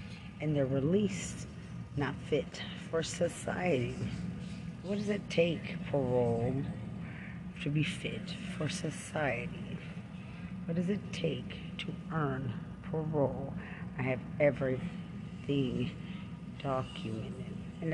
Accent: Lubbock, Texas, United States; I'm from Lubbock, Texas.

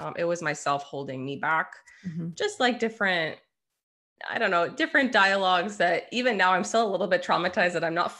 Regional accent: Ontario, Canada; So I am a Canadian gal in Southern Ontario.

